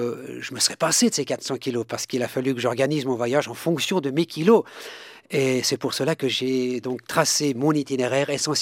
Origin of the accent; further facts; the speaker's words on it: Switzerland; en tant que Suisse, le bagne, je ne connaissais pas